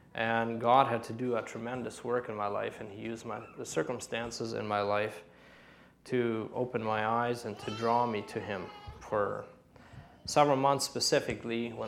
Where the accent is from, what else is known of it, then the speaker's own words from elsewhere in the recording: Ontario, Canada; I grew up in Ontario, and I grew up in a home, an Old Colony Mennonite home.